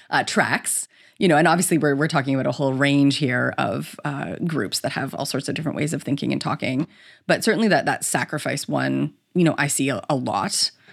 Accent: Canada; I'm Canadian

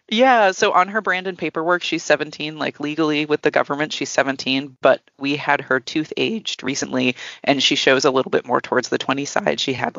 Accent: Massachusetts, United States; I mean, I grew up in Massachusetts. I grew up on the Cape. I grew up literally as close to smart pack as you can pretty much get.

